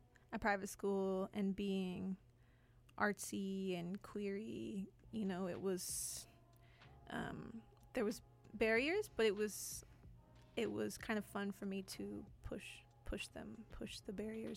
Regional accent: Vancouver, British Columbia, Canada; now in Toronto, Canada; born and raised in Vancouver. I live in Toronto now

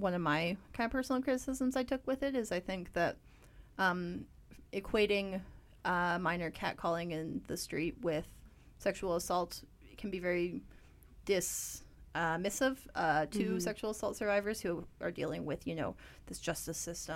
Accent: Calgary, Alberta, Canada; That was the … hailing from my hometown, Calgary, Alberta

